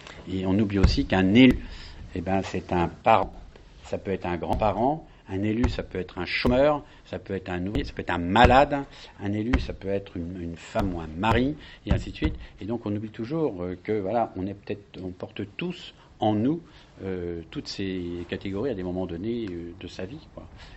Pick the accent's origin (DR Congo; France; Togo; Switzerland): France; comme moi je suis français